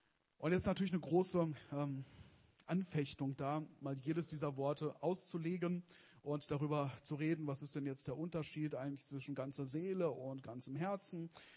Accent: Wetter, Germany; ungefähr 20 Jahren vielleicht, in Wetter, wo ich herkomme, auch mal sowas wie eine kleine Erweckung

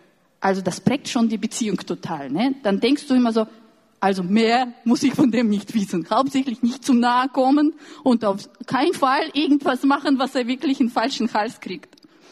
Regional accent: Russia; German is a second language; als Russin und die in sowjetischer Prägung und Kultur aufgewachsen bin

